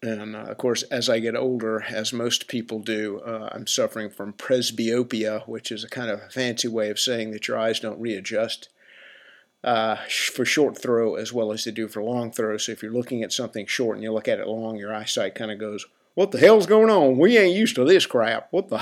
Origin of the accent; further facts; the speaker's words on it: Southern United States, United States; I'm from the South. And, you know, obviously I live here.